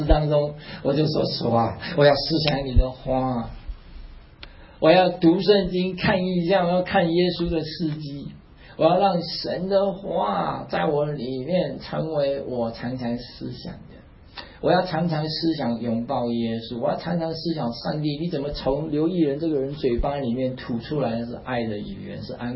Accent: Taiwan; 我可以凹，我们台湾人喜欢用凹

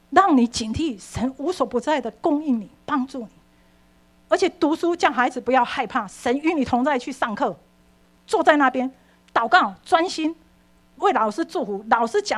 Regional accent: Taiwan; born there; moved away as an adult; 我在台湾出生的

